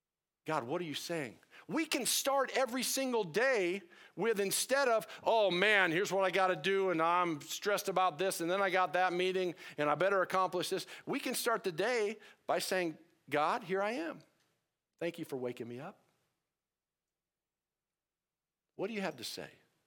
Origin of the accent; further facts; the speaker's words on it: United States; I didn't want to be called to because I'm an American and I love my comfort, right?